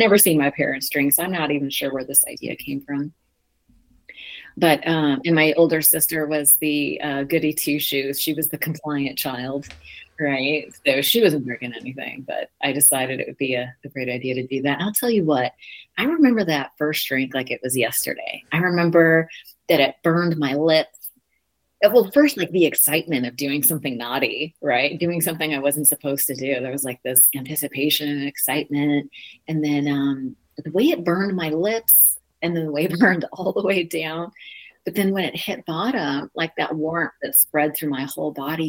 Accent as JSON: {"language": "English", "town": "Sunnyvale", "region": "California", "country": "United States", "tie": "born or raised there", "said": "So I grew up in Sunnyvale, California, in the heart of Silicon Valley, right in the heart of the tech industry."}